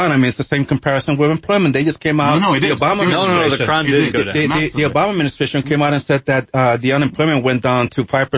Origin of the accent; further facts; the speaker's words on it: United States; as an American, okay, this is our country